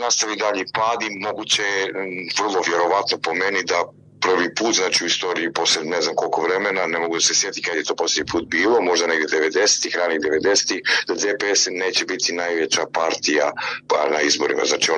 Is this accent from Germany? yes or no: no; Montenegro; prije svega na sjeveru Crne Gore, odakle sam ja